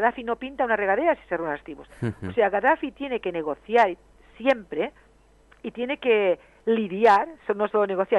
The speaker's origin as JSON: {"language": "Spanish", "country": "Spain", "said": "Yo soy española."}